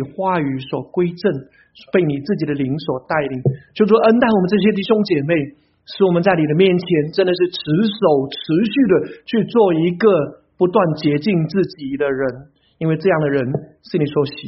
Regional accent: Jiangsu, China; also born or lived in Fujian / Zhejiang; 我作为一个江苏人，后来我到了福建，然后到了浙江，现在到了这里。

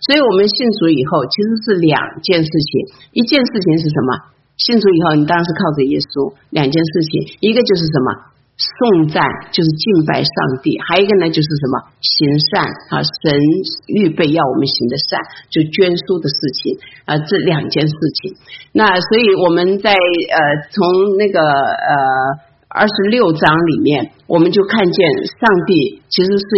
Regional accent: China; 其实我们中国人很喜欢祝福，但却不知道那个真正的祝福在哪里

